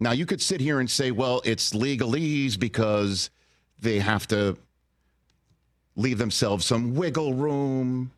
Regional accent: Northeast, United States; Susie being from Boston and, you know, I'm from the Northeast.

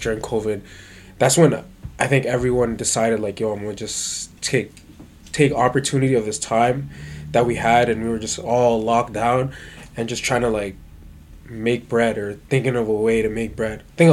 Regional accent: North York, Ontario, Canada; So, I grew up in North York area.

